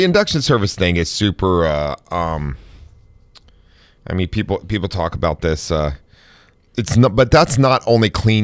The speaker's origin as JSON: {"language": "English", "region": "Ohio", "country": "United States", "tie": "born or raised there", "said": "I grew up in Ohio."}